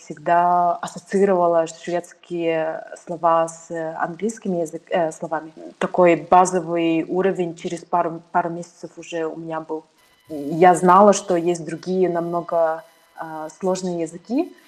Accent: Yakutsk, Sakha Republic, Russia; now in Sweden; Из-за того, что я выросла в Якутске, у нас большая семья

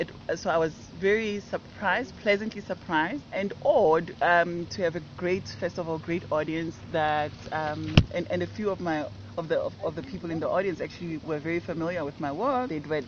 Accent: South Africa; I'm South African by nationality.

